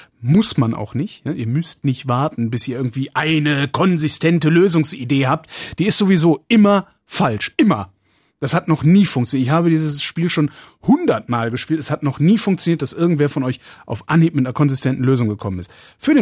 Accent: Cologne, North Rhine-Westphalia, Germany; Pissverzell ist ein Wort, das kommt aus meiner Heimat, aus Köln, also aus dem Rheinischen.

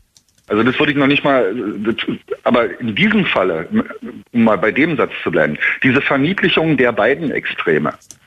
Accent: Berlin, Germany; zumindest ich kann das jetzt nur als Berliner sagen

